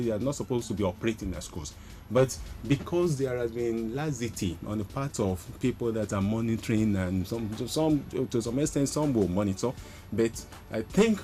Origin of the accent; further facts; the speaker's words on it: Nigeria; As a Nigerian, I occupy a position